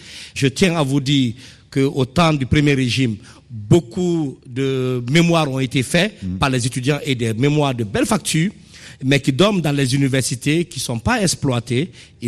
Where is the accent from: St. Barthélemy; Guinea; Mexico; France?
Guinea; vous voyez que c'est une histoire qui est difficile à aborder en tant que Guinéen.